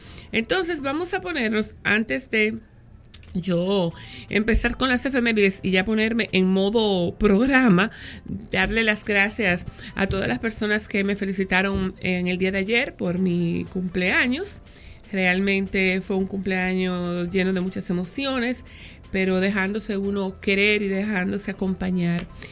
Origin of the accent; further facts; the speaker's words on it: Spain; Es que yo soy española.